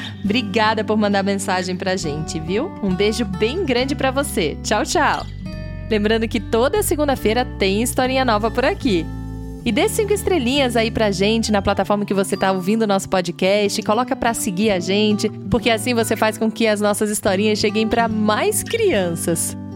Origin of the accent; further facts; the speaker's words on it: Campinas, São Paulo, Brazil; Nossa, a gente mora pertinho. Sabia que a gente é de Campinas?